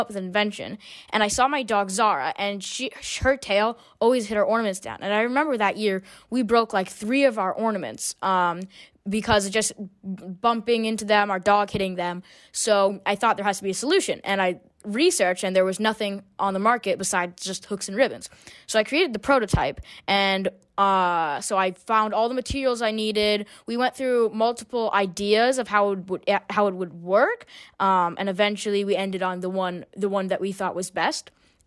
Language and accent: English; Shelton, Connecticut, United States; I'm 13 years old, and I'm from Shelton, Connecticut also.